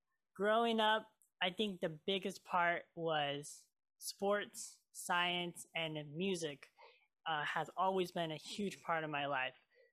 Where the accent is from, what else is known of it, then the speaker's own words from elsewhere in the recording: Oregon, United States; also born or lived in Marshall Islands; I was born in the Marshall Islands, and I was adopted from my incredible parents … And I lived here in Oregon ever since.